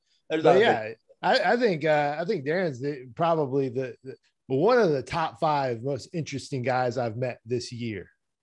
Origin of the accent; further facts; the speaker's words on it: Ocean Springs, Mississippi, United States; No, I'm from Ocean Springs originally, right next to Biloxi, Mississippi.